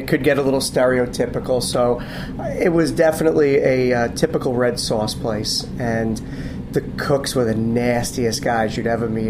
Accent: Brooklyn, New York, United States; so we're going to actually jump back a little bit to Brooklyn because I was born in Brooklyn and I was raised for a short period of time.

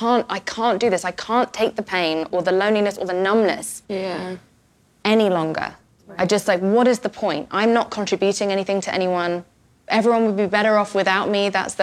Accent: England, United Kingdom; I'm also from England

